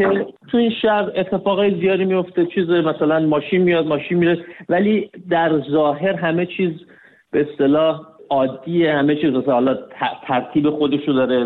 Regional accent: Iran; آدم نمیتونه تو ایران بزرگ شده باشه در شرایطی که ما بزرگ شدیم. من متولد 1360 هم، یعنی من با توی جنگ بزرگ شدم

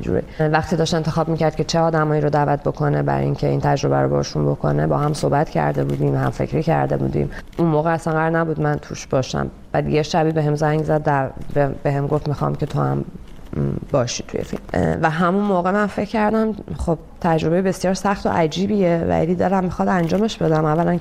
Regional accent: Iran; moved away; من از ایران اومدم بیرون

